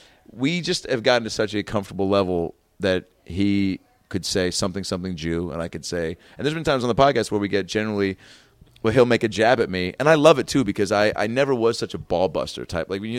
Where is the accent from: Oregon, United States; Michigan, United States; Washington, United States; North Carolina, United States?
Washington, United States; Seattle; Because I come in town a lot to Seattle, and it's all a lot of time with the nieces and my sis. I'm from Seattle.